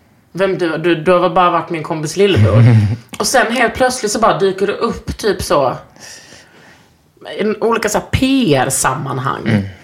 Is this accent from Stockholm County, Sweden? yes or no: no; Lund, Skåne, Sweden; Jag är från Lund.